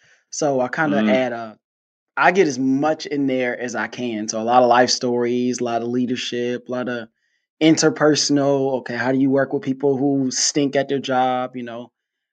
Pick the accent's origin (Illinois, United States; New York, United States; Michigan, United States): Michigan, United States; Detroit; now in Houston, United States; I'm from Detroit, but I live in Houston.